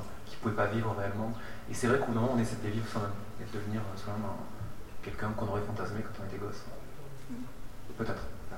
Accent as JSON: {"language": "French", "region": "Occitanie", "country": "France", "tie": "born or raised there", "said": "j'ai grandi dans l'Aveyron, donc un endroit où il y a des champs, vers Rodez, où il se passait pas grand-chose"}